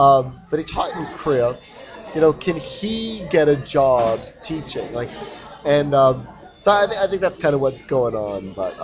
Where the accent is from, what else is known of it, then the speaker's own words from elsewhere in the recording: Windsor, Ontario, Canada; So, my hometown is Windsor, and we are increasingly scattered, you know, like Toronto, and I guess I was in Seattle, and parts of America, but not too far from Windsor, I guess.